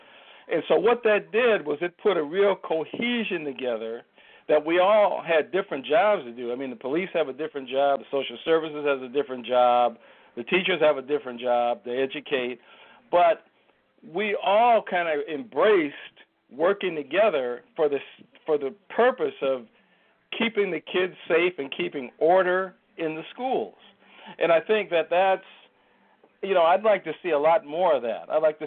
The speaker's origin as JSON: {"language": "English", "town": "Minneapolis", "region": "Minnesota", "country": "United States", "tie": "born or raised there", "said": "I mean, because I can think growing up in South Minneapolis, how I knew the officers, Red Presley, Riley Gilchrist, Mr. Bill Wade."}